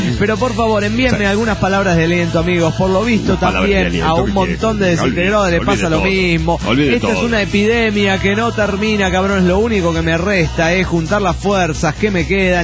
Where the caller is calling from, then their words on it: Coatzacoalcos, Veracruz, Mexico; de Coatzacoalco.